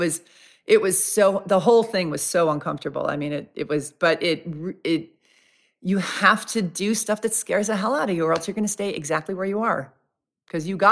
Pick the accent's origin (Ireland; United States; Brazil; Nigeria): United States; New York; Like, I'm from New York and I'm really impatient and I just want the damn information.